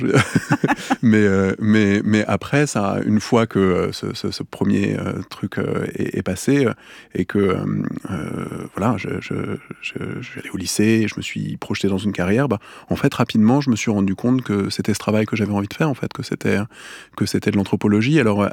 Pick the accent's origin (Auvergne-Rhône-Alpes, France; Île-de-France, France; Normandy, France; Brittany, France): Île-de-France, France; Paris; je suis un petit garçon de la ville, donc j'ai grandi à Paris.